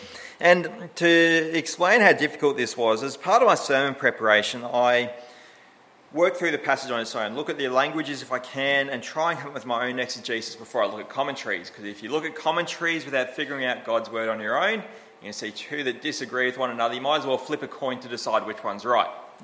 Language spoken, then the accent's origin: English; Australia